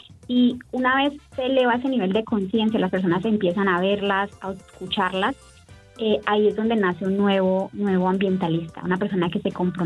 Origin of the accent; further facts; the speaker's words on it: Caquetá, Colombia; Yo soy de Caquetá, del sur de la Amazonía colombiana.